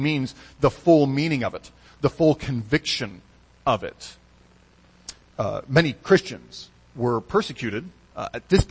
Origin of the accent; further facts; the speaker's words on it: Marshall, Michigan, United States; You wouldn't take a helicopter tour much in my hometown of Marshall, Michigan.